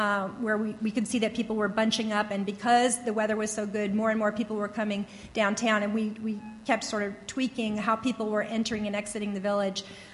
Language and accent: English; Maine, United States; And I'm from Maine, and my aunt lives in this little teeny, teeny coastal community called Damariscotta, Maine